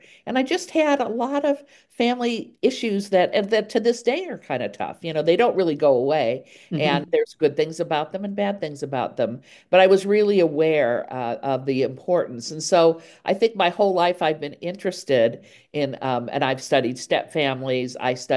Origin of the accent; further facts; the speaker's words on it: Chicago, Illinois, United States; I grew up in Chicago, and then my stepmother, we moved out here, and I finished high school here.